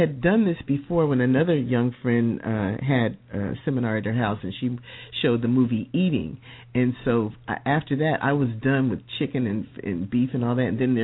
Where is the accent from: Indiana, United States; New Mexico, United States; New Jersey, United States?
New Jersey, United States; Okay, yes. I'm from New Jersey, and I'm here for that reason, because the snow was on my last nerve. But I went to undergrad in upstate New York.